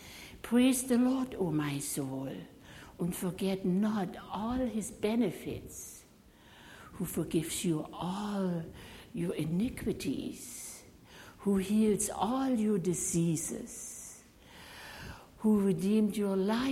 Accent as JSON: {"language": "English", "region": "East Germany", "country": "Germany", "tie": "born or raised there", "moved": "yes", "said": "he comes 30 miles from my hometown, from East Germany. He was raised 30 miles, and then he had fled East Germany 4 years before I did to study in West Germany."}